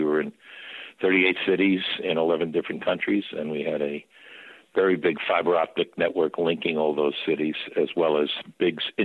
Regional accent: New York, United States; Yeah, born and raised in Parkchester in the Bronx. Went to Cardinal Hayes High School, also in the Bronx.

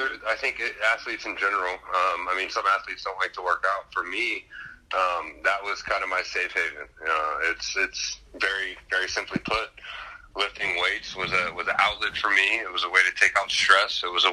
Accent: Cincinnati, Ohio, United States; But to move back and do it in my hometown meant everything to me. I knew that it was possible. I knew that Cincinnati was lacking that independent, culture-based, family-based performance center.

